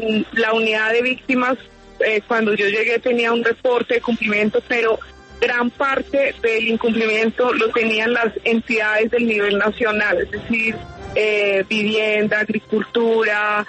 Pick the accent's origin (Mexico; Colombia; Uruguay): Colombia; como ustedes saben, como colombianos y colombianas de larga data